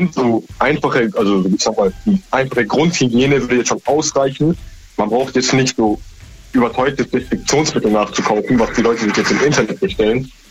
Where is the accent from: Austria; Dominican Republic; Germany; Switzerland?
Germany; Stuttgart, Baden-Württemberg; Ich komme aus Stuttgart.